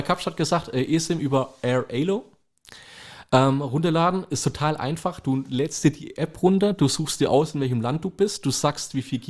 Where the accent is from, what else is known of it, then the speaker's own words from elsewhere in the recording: Aalen, Baden-Württemberg, Germany; Ich hatte teilweise auf dem See im Dschungel besseres Internet wie bei uns in Aalen in der Stadt.